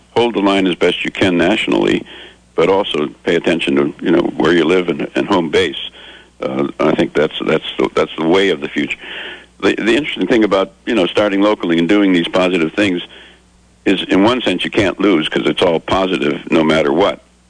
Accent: Wisconsin, United States; but Wisconsin, my home state, is a very, very difficult state, but it's not without hope.

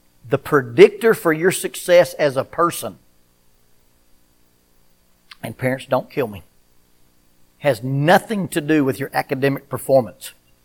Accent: Gurley, Alabama, United States; I'm from Huntsville because that's where my office is, and nobody knows where Gurley is.

